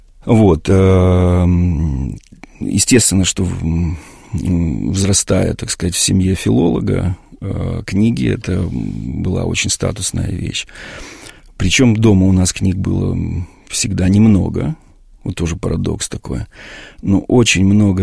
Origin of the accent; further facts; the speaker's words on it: Moldova; Это в Молдавии, да, в моем родном городе.